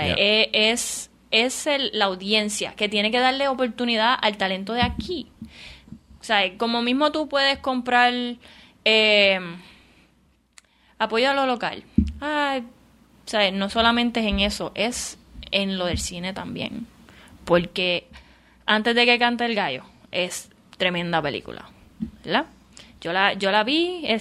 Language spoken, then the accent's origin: Spanish; Puerto Rico; Aparecen sitcom así de Puerto Rico, que es como que, pues mira, muchacho, pero tú, y tenemos un acento que no es malo, pero ya como crecimos viéndole la televisión